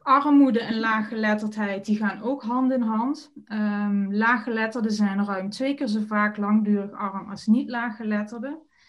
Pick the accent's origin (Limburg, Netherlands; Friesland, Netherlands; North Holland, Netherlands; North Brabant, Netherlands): Limburg, Netherlands; Valkenburg; Misschien is het leuk om te weten dat ik oorspronkelijk uit Valkenburg ben. Na allerlei omzwervingen ben ik hier lokaal terechtgekomen